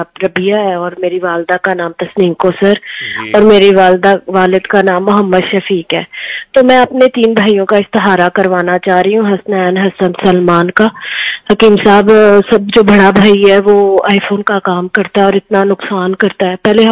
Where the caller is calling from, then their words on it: France; also born or lived in Islamabad, Pakistan; میں فرانس سے بات کر رہی ہوں.